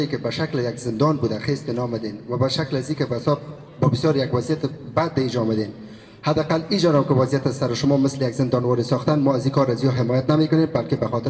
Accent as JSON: {"language": "German", "country": "Afghanistan", "second_language": "German", "moved": "yes", "lives_now": "Germany", "said": "Ich komme aus Afghanistan. Seit zwei Jahren bin ich in Deutschland."}